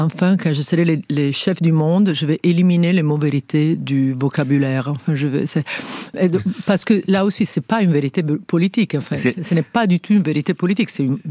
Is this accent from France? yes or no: no; Italy; ils ont la tendance à penser que c'est moi parce que je suis italien